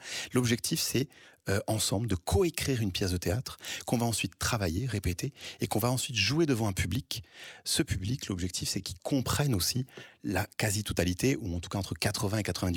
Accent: France; born there; first language Portuguese; puisque je suis né en France. Ma première langue, c'est le portugais, puisque c'est la langue de ma maman et de mon papa

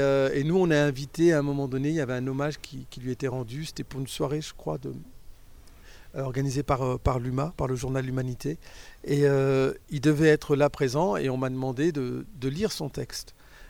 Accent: Roubaix, Hauts-de-France, France; je suis de Roubaix, c'est la ville ouvrière, donc j'avais une grande partie de ma famille qui était ouvrier dans le textile

